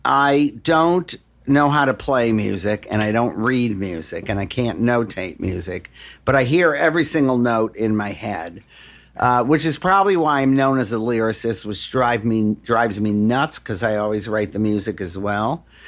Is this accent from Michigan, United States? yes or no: yes; Detroit, Michigan, United States; Music in Detroit saved me. My mom passed away when I was pretty young.